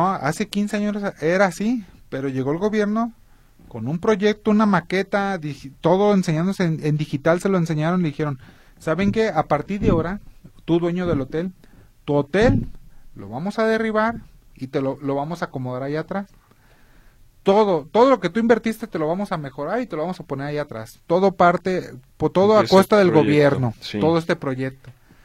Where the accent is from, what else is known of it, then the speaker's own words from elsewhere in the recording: Mexico; en mi país no es así. O sea, en México los hoteles están a pie de playa.